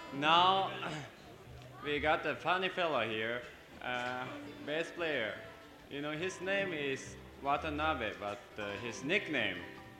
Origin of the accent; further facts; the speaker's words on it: Japan; English is a second language; We came all the way from Japan to this Beam Blossom to join Great … Festival.